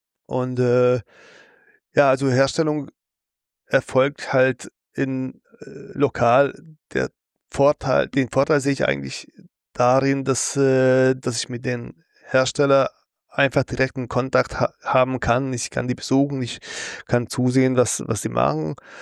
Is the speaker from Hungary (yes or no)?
yes; Hungary; German is a second language; Ich lebe in Ungarn und … verrät es schon, glaube ich. Ich bin auch ein Ungar. Lasst euch nicht dadurch tauschen, dass ich auch ein bisschen Deutsch kann.